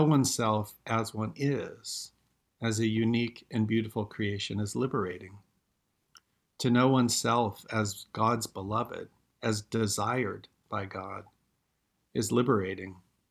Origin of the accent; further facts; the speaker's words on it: Bozeman, Montana, United States; Growing up in Bozeman, in the small town in Montana where I grew up, I was a suspect male.